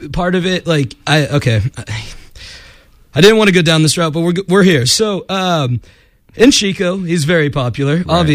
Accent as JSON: {"language": "English", "region": "California", "country": "United States", "tie": "born or raised there", "said": "My family's from Chico. I grew up in the Bay Area. Huge Niners fan."}